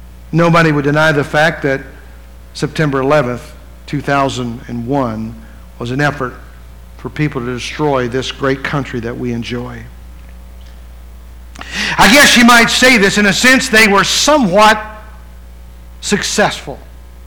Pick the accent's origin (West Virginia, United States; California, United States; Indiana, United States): West Virginia, United States; It's not too far from where I grew up in West Virginia. It's about a five-hour drive